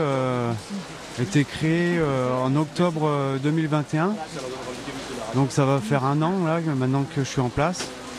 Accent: Saint-Pierre-d'Entremont, Auvergne-Rhône-Alpes, France; J'ai toujours habité ici. Je suis de Saint-Pierre-d'Entremont, dans un petit hameau qui s'appelle Le Château.

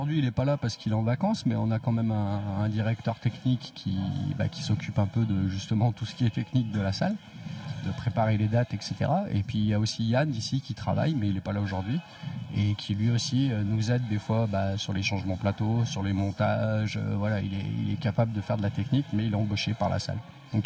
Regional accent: Saint-Étienne, Auvergne-Rhône-Alpes, France; Alors moi, je suis pas de Grenoble à la base. Je viens de Saint-Étienne.

